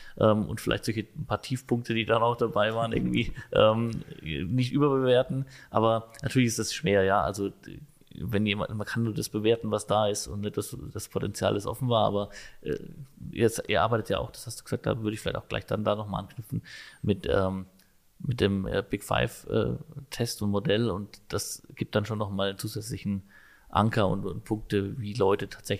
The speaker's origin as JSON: {"language": "German", "region": "Bavaria", "country": "Germany", "said": "nennt man es bei uns in Franken"}